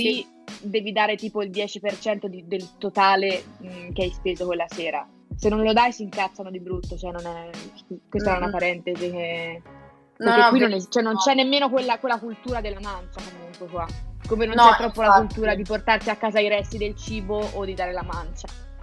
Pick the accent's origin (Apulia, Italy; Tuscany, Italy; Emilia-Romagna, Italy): Tuscany, Italy; Grosseto; a Grosseto almeno da dove vengo io non sta funzionando